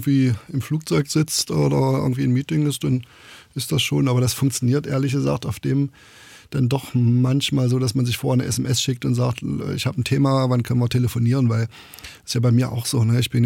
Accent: Saxony-Anhalt, Germany; born there; dass ich hier geboren bin in Sachsen-Anhalt, dass ich 1979

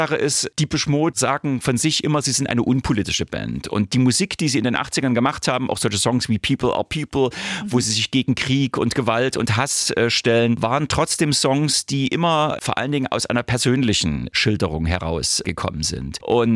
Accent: Leipzig, Saxony, Germany; accent: Leipzig dialect; Also ich hatte selbst, wie man das ja hört, vielleicht an meinem charmanten Leipziger Dialekt, dass ich also nicht aus Ost-Berlin komme.

